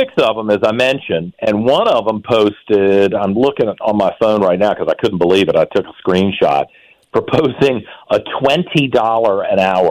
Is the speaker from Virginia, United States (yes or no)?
yes; Virginia, United States; I grew up in Virginia.